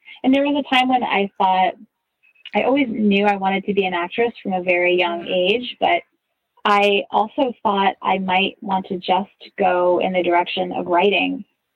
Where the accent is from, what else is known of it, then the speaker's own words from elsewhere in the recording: New York, United States; And I grew up in New York. Went to college in New York City for acting and writing.